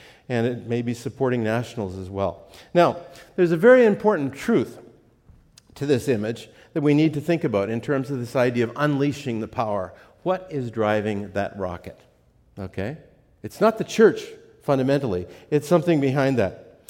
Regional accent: N'Djamena, Chad; Now, when I was growing up in Chad, and this is right about Independence Day, 1960, this is in N'Djamena, in the capital of Chad

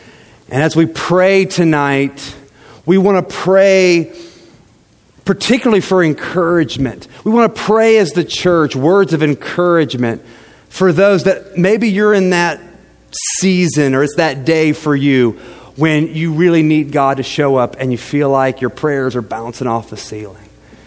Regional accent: St. Joseph, Missouri, United States; I grew up in St. Joe. I grew up probably 5 miles from this building.

